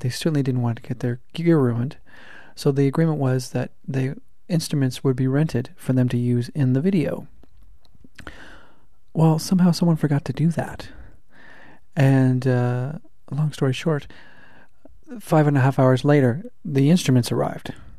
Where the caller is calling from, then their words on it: Toronto, Ontario, Canada; I'm podcasting from Toronto, Ontario, Canada.